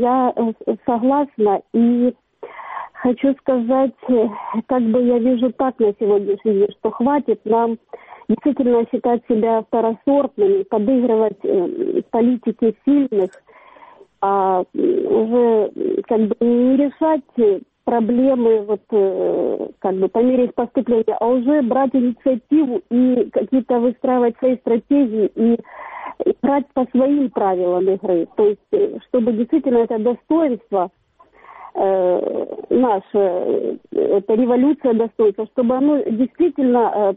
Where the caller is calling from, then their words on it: Mariupol, Donetsk Oblast, Ukraine; Добрий вечір, Маріуполь